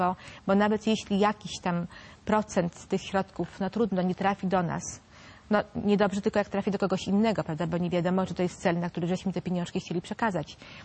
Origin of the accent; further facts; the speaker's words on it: Warsaw, Masovian Voivodeship, Poland; bo jestem z Warszawy